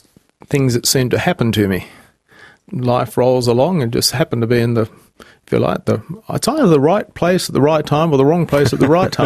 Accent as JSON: {"language": "English", "country": "Australia", "said": "And so I found being very open and being Australian has helped enormously."}